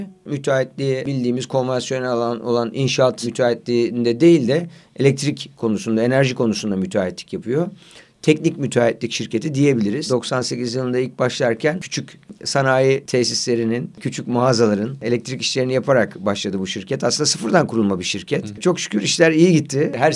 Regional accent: Antakya, Hatay, Turkey; born there; Sonra Hatay'da, Antakya'da benim de doğduğum yer olan Prime Mall

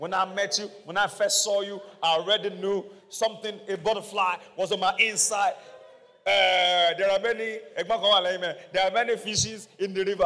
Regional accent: Mokola, Oyo, Nigeria; Let me tell you one of the mindsets that we had when I was growing up in Mokola.

